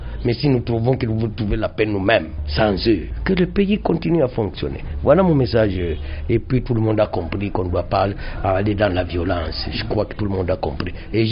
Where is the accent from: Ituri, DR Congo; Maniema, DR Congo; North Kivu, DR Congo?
North Kivu, DR Congo; Je suis kivoussien, je suis de l'Est, je suis congolais.